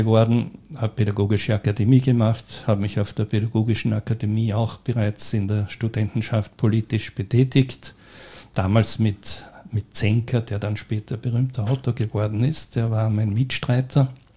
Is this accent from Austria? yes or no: yes; Göstling an der Ybbs, Lower Austria, Austria; Ich bin als kleines Kind am Land aufgewachsen, in Göstling an der Ips, bin also ein Dorfkind und diese Kindheit war sehr schön, natürlich am Land draußen, damals noch ganz dünn besiedelt, bin dort in die Volksschule gegangen